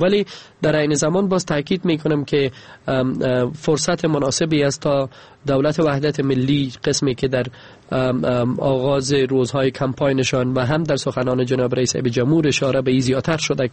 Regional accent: Afghanistan; اگر به عنوان یک افغان صحبت کنم

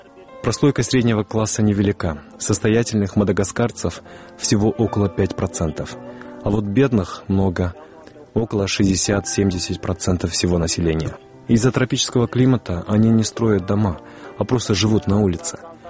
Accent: Naryn Region, Kyrgyzstan; Я родился и вырос в Кучкурском районе Нарынской области. В 1998 году закончил Кыргызско-турецкий лицей в Нарыне

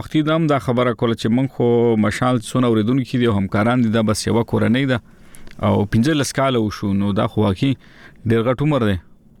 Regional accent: Khost, Afghanistan; now in Yemen; زه د خوست یم خو دا محل یمن نه ستاسې خپرونه اورم.

